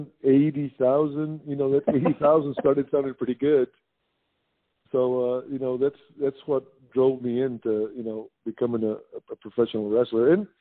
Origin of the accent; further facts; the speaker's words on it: Mission, Texas, United States; I'm from Mission, Texas.